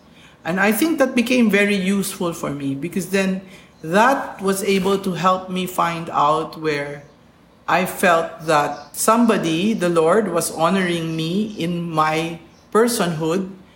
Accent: Philippines; And as a Filipino, I would say that the Filipinos are pretty much relaxed with their boundaries

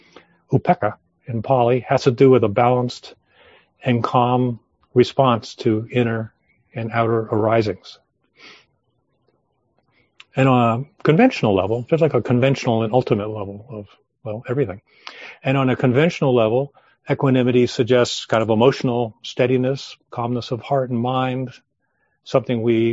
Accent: Long Island Sound, United States; And I grew up on Long Island Sound with boats

